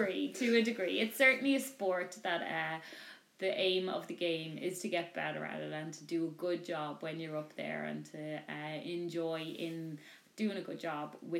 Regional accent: Ireland; I am Irish. I've lived in Ireland my whole life.

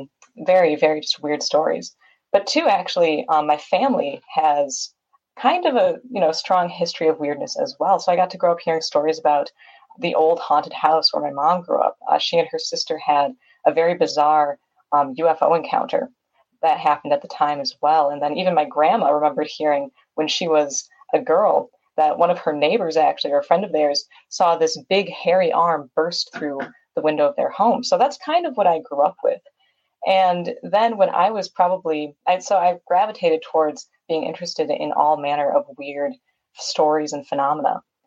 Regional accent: Wisconsin, United States; I blame part of this on my home state of Wisconsin, which of course is kind of known for being just a very weird state.

